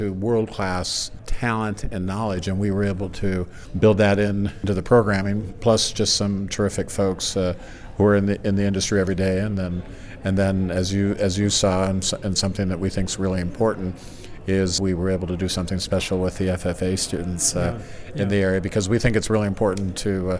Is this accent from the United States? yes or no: yes; California, United States; I'm from Salinas Valley, but the same thing holds true in the Central Valley and throughout California.